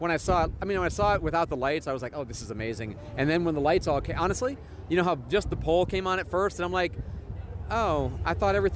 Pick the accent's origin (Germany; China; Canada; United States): United States; St. Louis, Missouri; I'm from St. Louis, so it's fine. Midwesterners all come here.